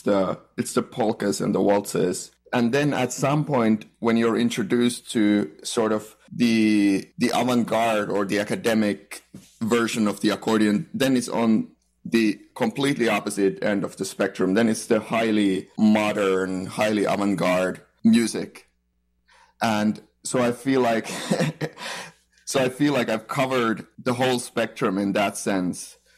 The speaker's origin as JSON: {"language": "English", "country": "Finland", "second_language": "English", "moved": "as an adult", "lives_now": "Toronto, Canada", "said": "I'm an accordionist. I'm originally from Finland. I've been in Canada for a couple years now."}